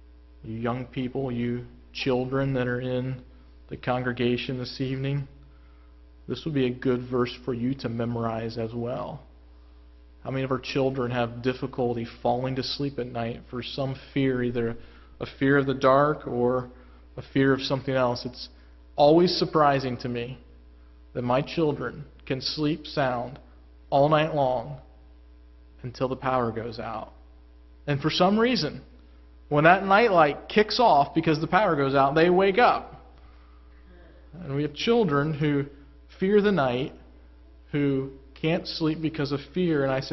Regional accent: Illinois, United States; I grew up in Illinois, and probably half or three quarters of the men in the church were in some way connected to agriculture.

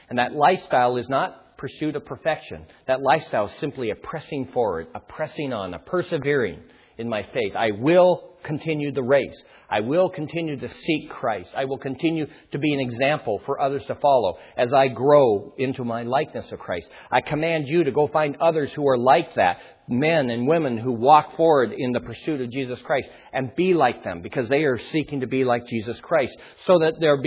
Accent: Idaho, United States; I think of the church that I grew up in Idaho, Lord, and the number of people who week after week would go forward to get saved again.

